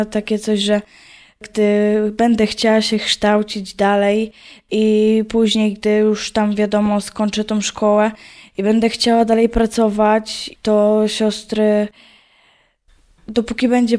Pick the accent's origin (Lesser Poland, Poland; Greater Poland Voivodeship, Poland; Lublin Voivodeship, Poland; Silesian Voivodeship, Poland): Silesian Voivodeship, Poland; Tarnowskie Góry; 16 lat. No jestem ze Śląska, Tarnowskiej Góry.